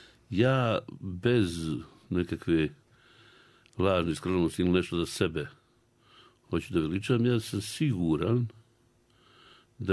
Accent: Banja Luka, Republika Srpska, Bosnia & Herzegovina; A ja volim Banja Luku, živim u Banja Luci, rođen sam u Banja Luci, moji su rođeni u Banja Luci, tako da nisam imao namjeru da se selim nigdje.

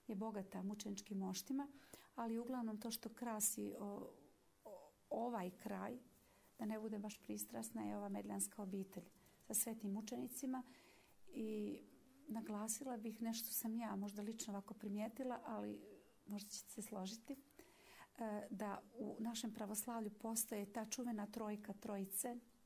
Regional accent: Montenegro; Jer ja dolazim iz Crne Gore

